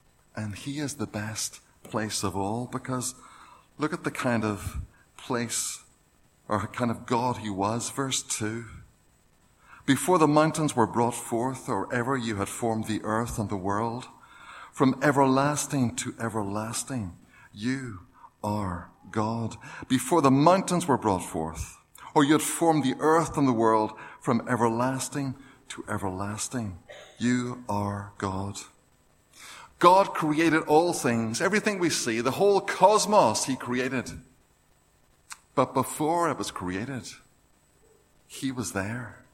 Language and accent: English; Belfast, Northern Ireland, United Kingdom; or come from Cherry Valley in East Belfast, which is where I come from. Well, East Belfast I come from, not Cherry Valley.